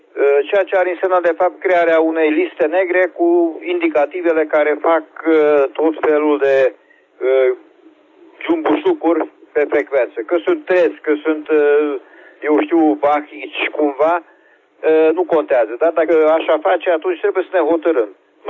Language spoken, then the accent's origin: Romanian; Cernavodă, Constanța County, Romania; din Cernavoda.